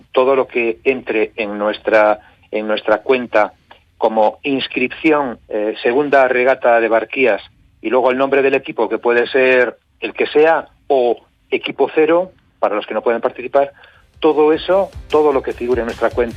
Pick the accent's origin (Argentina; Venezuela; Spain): Spain; Pedreña, Cantabria; en Pedreña, en mi pueblo